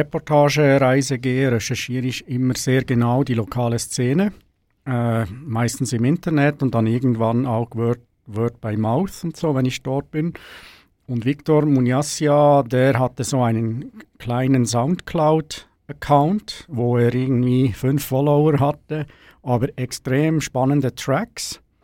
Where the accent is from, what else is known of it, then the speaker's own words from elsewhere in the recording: Switzerland; Und man fühlt sich als Schweizer dann manchmal schon so ein bisschen